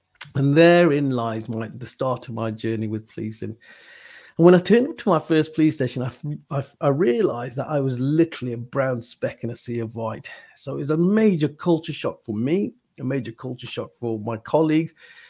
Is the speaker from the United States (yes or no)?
no; Wolverhampton, West Midlands, United Kingdom; I was born and bred in Wolverhampton and I was one of seven. There was nine of us living in a 2.5-bedroom terraced house in the middle of Wolverhampton, the concrete jungle.